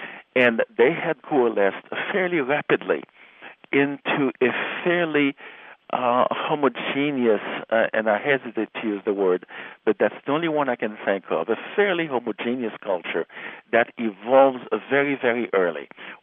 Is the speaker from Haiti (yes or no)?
yes; Haiti; And my connections at school, growing up in Haiti, with members of the middle class and working class